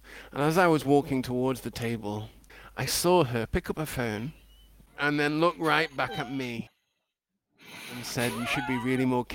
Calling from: London, United Kingdom; I'm calling from London.

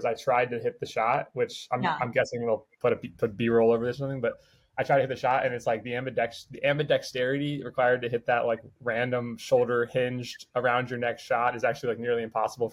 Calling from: Phoenix, Arizona, United States; Yeah, I'm at my house in Phoenix, Arizona.

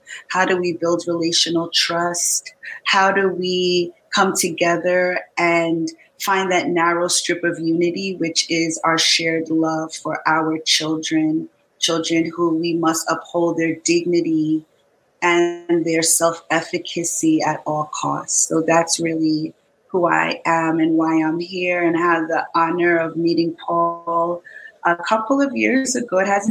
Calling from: New York City, New York, United States; First of all, I come to you from New York City.

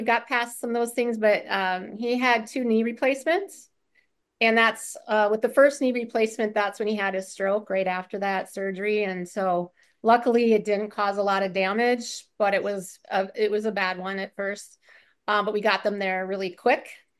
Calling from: Minneapolis, Minnesota, United States; I'm calling from Minneapolis, St. Paul area.

